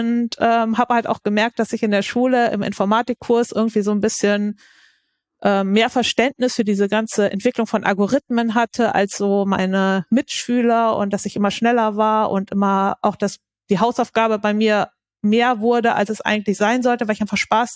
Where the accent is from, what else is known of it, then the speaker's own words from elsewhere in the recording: Bremen area, Germany; Also ich komme auch aus der Gegend Bremen oben und habe dort auch studiert dann in Oldenburg.